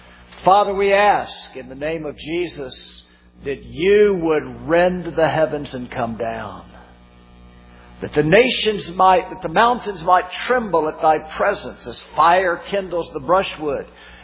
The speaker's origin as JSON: {"language": "English", "region": "the South", "country": "United States", "accent": "Southern", "said": "You can't understand me through my southern accent, can't you?"}